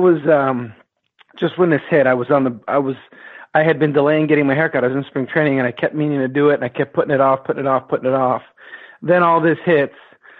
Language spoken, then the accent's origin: English; Montreal, Quebec, Canada; I grew up in Montreal